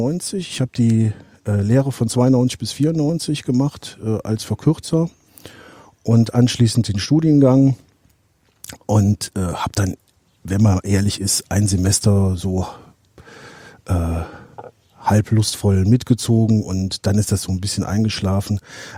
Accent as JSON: {"language": "German", "town": "Alsdorf", "region": "North Rhine-Westphalia", "country": "Germany", "said": "ich komme hier aus dem Raum Aachen, ursprünglich aus Alsdorf, habe jetzt ein kleines Ingenieurbüro, klassischer Einzelkämpferstatus in Herzogenrath."}